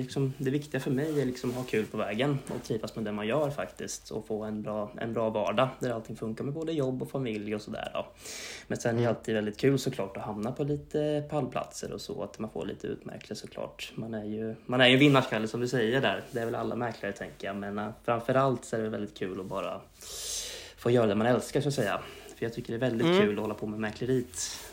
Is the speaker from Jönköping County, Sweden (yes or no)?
no; Krokek, Östergötland, Sweden; now in Norrköping, Sweden; Jag är född och uppvuxen i Krokek faktiskt. Jag vet inte om du vet var det ligger. Men det är ju Kolmårdens djurpark. Så finns det lite hus där också. Och ett av dem jag är uppväxt i då. Men sen så flyttade jag in till Norrköping då.